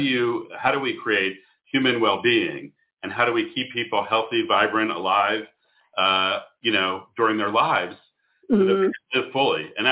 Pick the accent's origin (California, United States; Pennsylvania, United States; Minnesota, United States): Pennsylvania, United States; Philadelphia; born there; I was born in Philadelphia. My parents owned a hoagie shop or a sandwich shop.